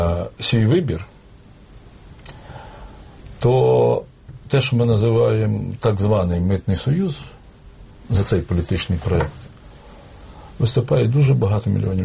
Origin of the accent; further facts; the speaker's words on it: Sumy Oblast, Ukraine; частина моєї рідної Сумщини.